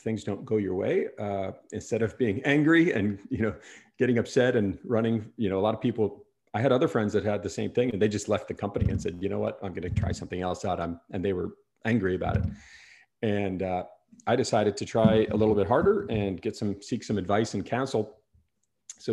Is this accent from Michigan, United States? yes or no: no; Wisconsin, United States; I grew up in Wisconsin, which is the middle of America, a little north of Chicago for a reference point.